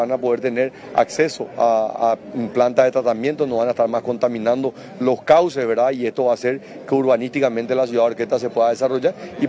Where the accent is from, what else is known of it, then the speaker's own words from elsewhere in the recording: Paraguay; yo hablo como un hincha más, como un paraguayo que se siente tremendamente orgulloso